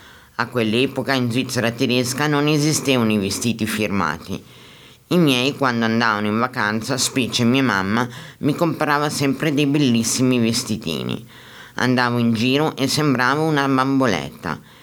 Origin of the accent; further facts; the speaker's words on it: Parma, Emilia-Romagna, Italy; Quando mi recavo a Parma, mia città natale